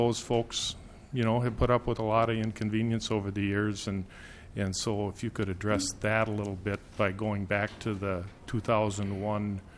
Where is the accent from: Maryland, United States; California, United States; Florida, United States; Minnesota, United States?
Minnesota, United States; Clearbrook; I'm from Clearbrook, and you are a good neighbor